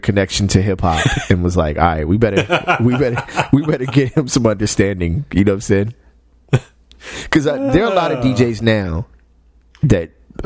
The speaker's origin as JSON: {"language": "English", "town": "Los Angeles", "region": "California", "country": "United States", "tie": "born or raised there", "said": "but growing up in Los Angeles, it's always been the most confusing thing to me."}